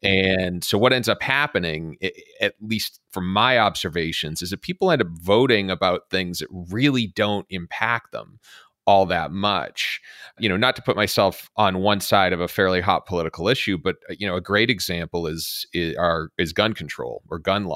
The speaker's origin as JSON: {"language": "English", "region": "Massachusetts", "country": "United States", "said": "you know, my home state of Massachusetts, about 30% of the population votes Republican in any given election."}